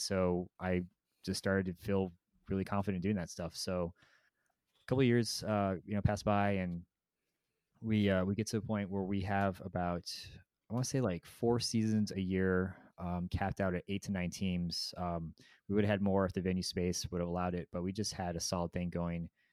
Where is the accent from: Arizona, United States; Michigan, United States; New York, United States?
Arizona, United States; Tucson; now in Phoenix, United States; But so I live in Phoenix, as I said, but I was pretty much born and raised in Tucson